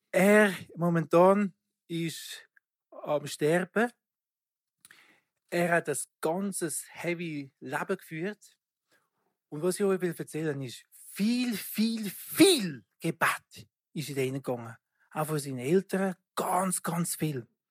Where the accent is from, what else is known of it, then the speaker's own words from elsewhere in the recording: Switzerland; also born or lived in Togo; geboren in Togo. Mein Vater kommt von Togo. Meine Mutter war Schweizerin. Als ich ein Baby war, sind sie in die Schweiz gekommen. Also ich bin eigentlich in der Schweiz aufgewachsen.